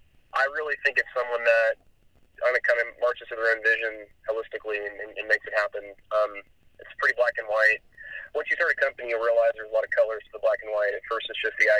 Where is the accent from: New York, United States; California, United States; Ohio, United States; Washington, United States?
California, United States; also born or lived in San Antonio, United States / Austin, United States; I was born in San Antonio, Texas, but spent a good part of my early life in Orange County, California, around the Laguna Niguel area, and then moved back to Texas or to Austin as a teenager